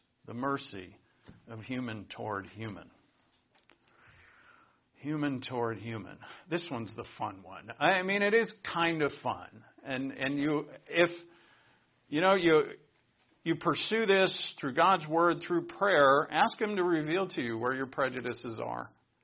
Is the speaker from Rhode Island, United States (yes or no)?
yes; Providence, Rhode Island, United States; I'm Irish Catholic. We grew up Irish Catholic. And in Providence, Rhode Island, where I grew up, there were basically the two ethnic groups that were in the vicinity of where I was were Italians and Irish.